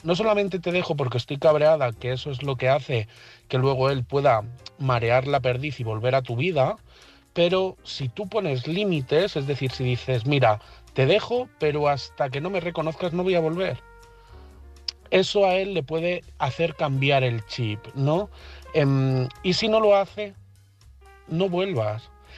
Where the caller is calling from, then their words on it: Madrid, Community of Madrid, Spain; de Madrid